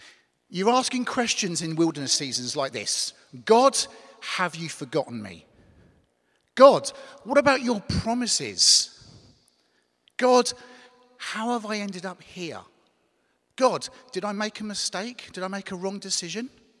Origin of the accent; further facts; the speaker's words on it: England, United Kingdom; also born or lived in United States; But I'm from England. I'm from the south of England.